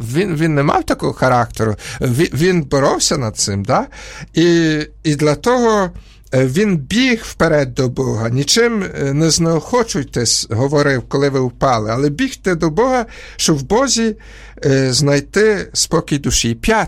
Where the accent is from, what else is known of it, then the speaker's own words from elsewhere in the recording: Podillia, Ukraine; Поділля, моє рідне Поділля.